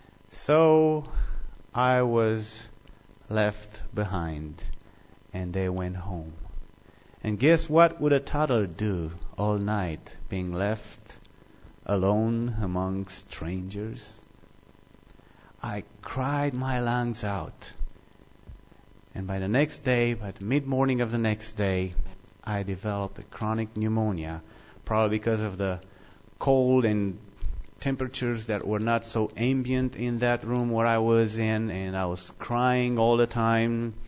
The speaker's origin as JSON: {"language": "English", "country": "Romania", "tie": "born or raised there", "said": "My accent betrays me. Well, I am from the South of Romania. I was born and grew up in a Christian home They're about 20 miles south of the Carpathian Mountains."}